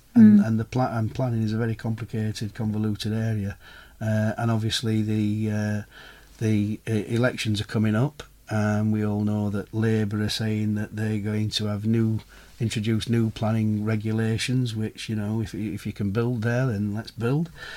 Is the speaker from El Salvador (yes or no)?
no; Sheffield, Yorkshire and the Humber, United Kingdom; moved away as an adult; now in Devon, United Kingdom; I'm from Sheffield. So, yeah. I mean, I came to Devon 35 years ago in the Royal Air Force.